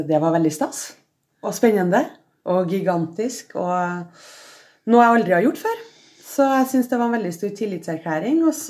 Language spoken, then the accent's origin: Norwegian; Trøndelag, Norway; Jeg kommer jo fra Trøndelag